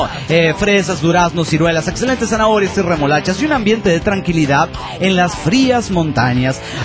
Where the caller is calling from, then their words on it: Asunción, Paraguay; de Asunción del Paraguay.